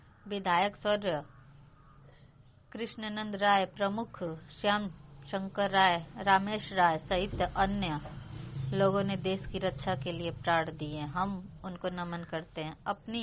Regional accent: Ghazipur, Uttar Pradesh, India; Post मर्दा जिला गाजीपुर की रहने वाली हूँ।

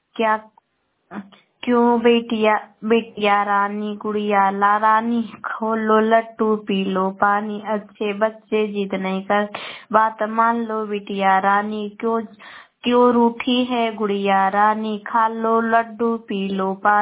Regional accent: Bihar, India; मैं गुवाहाटी से शेखपुरा से बोल रही, पटना जिला के रहने वाली हूँ।

